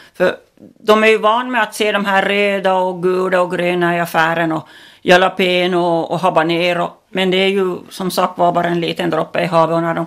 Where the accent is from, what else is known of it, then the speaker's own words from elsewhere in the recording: Närpes, Ostrobothnia, Finland; born there; now in Pensala, Finland; Jag är född i Närpes men flyttade hit till Pensala då för 11-12 år sedan och jag är trädgårdsmästare och har odlat hela mitt liv.